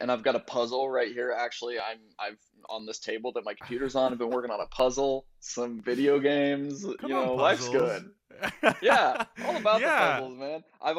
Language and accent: English; the South, United States; I mean, I grew up in the South. I love country music